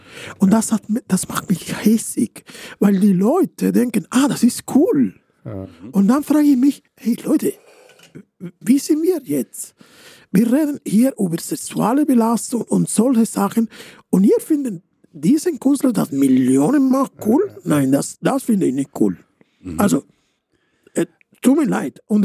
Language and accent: German; Italy; German is a second language; also born or lived in Switzerland; now in Liechtenstein; Also ich bin von Italien nach der Schweiz umgezogen, von der Schweiz nach Liechtenstein umgezogen. Vor 20 Jahren.